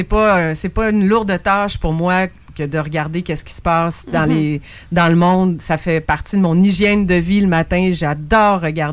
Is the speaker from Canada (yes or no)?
yes; Jonquière, Quebec, Canada; Moi, je suis une fille de Jonquière. J'ai grandi au Saguenay